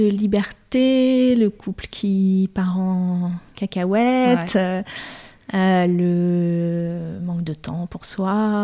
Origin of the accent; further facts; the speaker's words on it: Paris, Île-de-France, France; Oui, alors … Je suis parisienne.